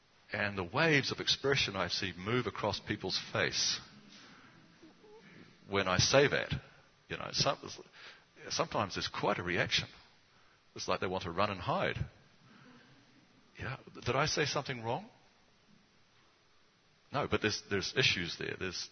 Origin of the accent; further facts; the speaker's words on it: New Zealand; People ask me often why I came to Benevolence, especially when they know I came from New Zealand.